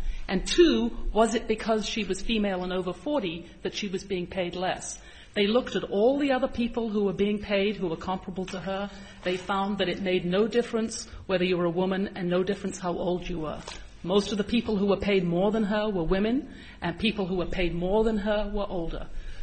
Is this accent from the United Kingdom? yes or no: yes; London, United Kingdom; now in United States; No, I'm sorry to say I'm from London, England.